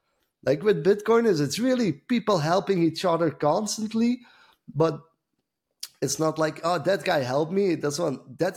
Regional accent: Belgium; due to certain circumstances, I had to go back to my home country.

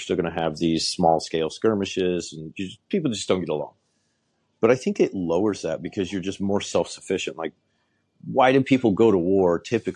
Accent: Kansas, United States; I grew up in Kansas. That's exactly what it is. Everything leaves.

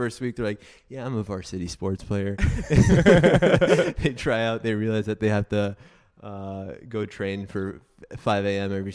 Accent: Casablanca, Casablanca-Settat, Morocco; Yes, I am from Casablanca, Morocco.

